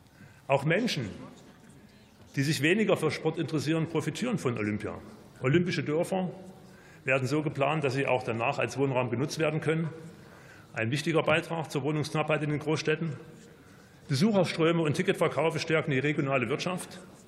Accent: Leipzig, Saxony, Germany

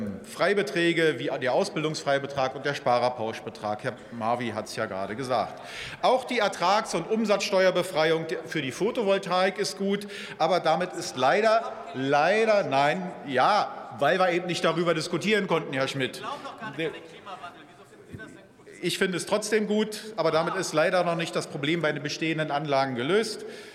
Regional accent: Lower Saxony, Germany; Ich komme aus Niedersachsen, und für unsere Landwirte ist es ein bitteres Zeichen

